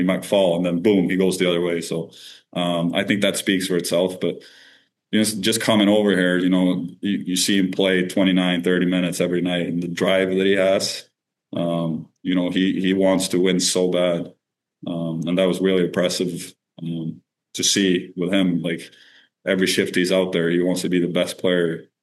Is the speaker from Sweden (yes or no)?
yes; Sweden; English is a second language; Handball was big, but not in my hometown. I think my hometown, it was all hockey. But handball is big in Sweden. I grew up watching.